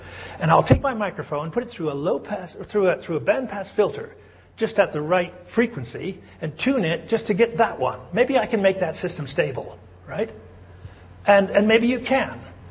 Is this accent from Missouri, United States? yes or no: yes; Missouri, United States; and I'm from Missouri, right?